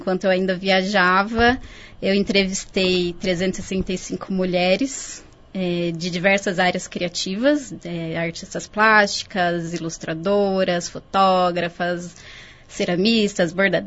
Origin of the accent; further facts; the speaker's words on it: Campinas, São Paulo, Brazil; muito tempo fora de Campinas e essa é a minha primeira entrevista numa rádio, então eu estou feliz de ser na minha cidade natal e estar de volta.